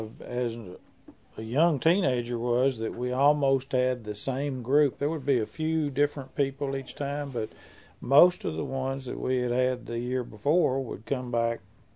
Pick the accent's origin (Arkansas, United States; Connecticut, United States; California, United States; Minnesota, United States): Arkansas, United States; I grew up in East Central Arkansas, between Hughes and Forest City, south of Interstate 40, which was actually built while I was a child